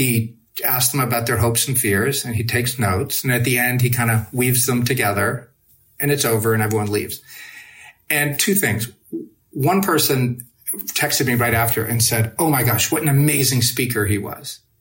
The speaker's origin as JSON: {"language": "English", "town": "Louisville", "region": "Kentucky", "country": "United States", "tie": "born or raised there", "said": "He comes to my hometown of Louisville, Kentucky, where I host a fundraiser for him"}